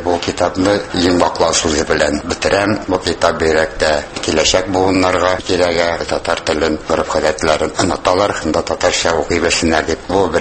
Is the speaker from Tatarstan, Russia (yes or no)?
no; Orenburg Oblast, Russia; киредән 1934 елда киредән Оренбур өлкәсенә күчкән, шунда үзебезнең туган җиребездә яшибез.